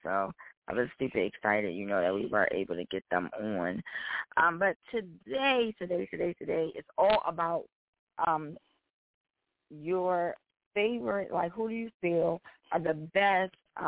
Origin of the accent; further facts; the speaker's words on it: Baltimore, Maryland, United States; I was about to say, because we are from Baltimore